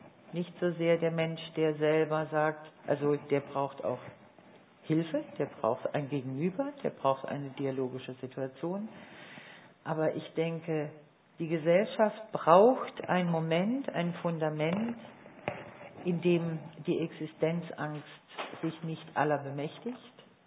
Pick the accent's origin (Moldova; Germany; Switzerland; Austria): Germany; Baden-Württemberg; ich komme aus dem Badischen